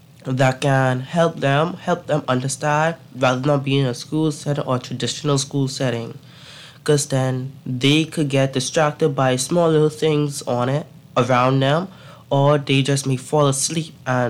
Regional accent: Nassau, New Providence, Bahamas; I came from Nassau

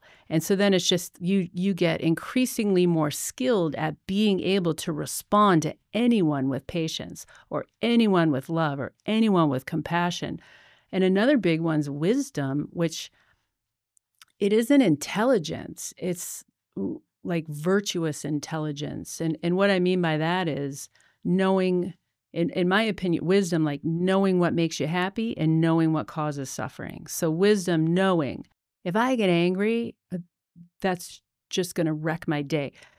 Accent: Boston, Massachusetts, United States; I'm from Boston, Massachusetts. And so, you know, we have a tremendous amount of snow.

